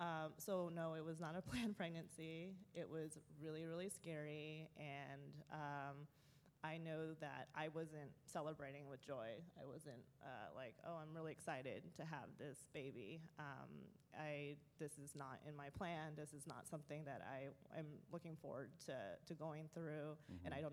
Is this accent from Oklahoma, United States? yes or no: no; Olympia, Washington, United States; So I grew up in Olympia, Washington. It was a predominantly Caucasian community, conservative background.